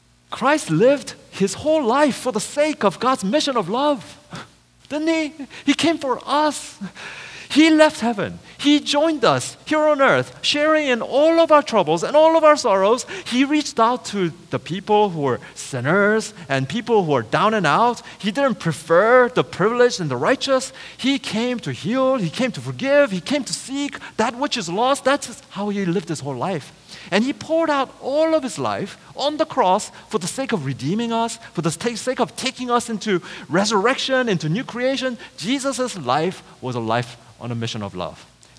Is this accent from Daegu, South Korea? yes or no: no; Seoul, South Korea; I was about 7 years old. I was growing up in Seoul, Korea.